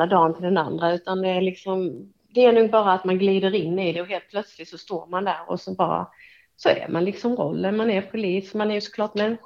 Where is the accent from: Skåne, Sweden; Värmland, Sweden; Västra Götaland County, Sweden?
Skåne, Sweden; Hässleholm; Det är min hemstad.